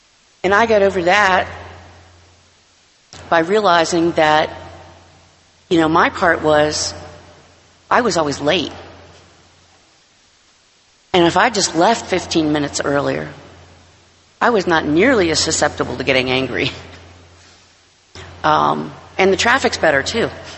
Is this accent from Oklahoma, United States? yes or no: no; Anchorage, Alaska, United States; I'm from Anchorage, Alaska, and the traffic in Anchorage is not near what it is here.